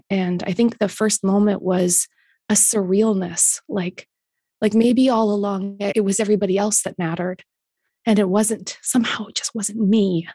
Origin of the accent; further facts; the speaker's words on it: Canada; As a Canadian